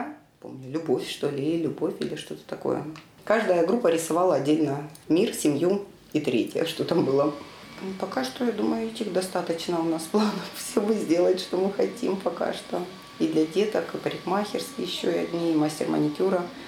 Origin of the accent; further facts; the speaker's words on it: Donetsk, Donetsk Oblast, Ukraine; я как не скажу, кому я из Донецка.